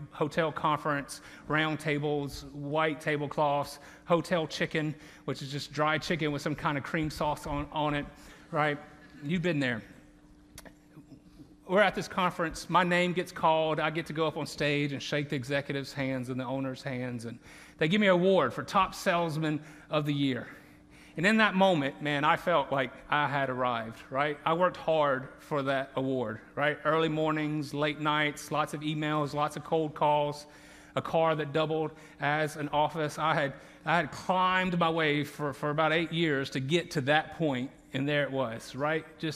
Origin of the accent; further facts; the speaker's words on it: the South, United States; accent: Southern; If I slip back into my native tongue of Southern during this sermon, I apologize in advance.